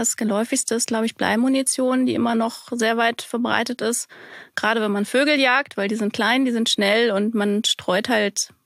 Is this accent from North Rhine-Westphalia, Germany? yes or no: yes; Bielefeld, North Rhine-Westphalia, Germany; now in Berlin, Germany; Wo komme ich her? Ja, ursprünglich aus Bielefeld, heute aus Berlin